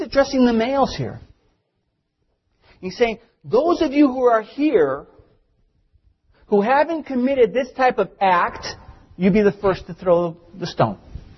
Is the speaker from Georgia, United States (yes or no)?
no; Chicago, Illinois, United States; And where I grew up, in the neighborhood I grew up in Chicago, man, if you didn't carry a condom in your wallet, you weren't the man.